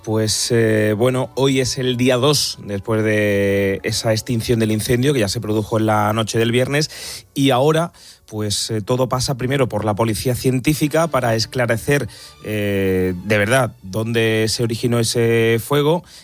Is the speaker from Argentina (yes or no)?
no; Córdoba, Andalusia, Spain; me quito un poco el papel de periodista, y hablo como cordobés